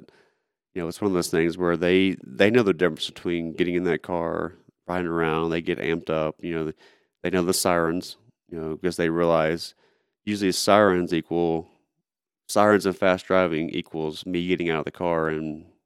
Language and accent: English; Shreveport, Louisiana, United States; Shreveport, Louisiana.